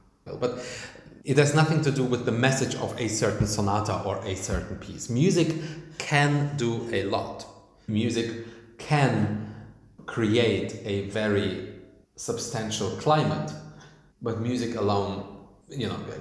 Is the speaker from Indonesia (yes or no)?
no; Germany; the Germans and me, I am part of this society. I am part of this country. This is my home country.